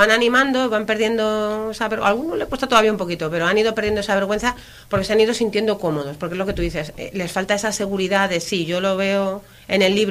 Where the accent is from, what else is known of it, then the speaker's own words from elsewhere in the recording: Madrid, Community of Madrid, Spain; pues yo soy de Madrid.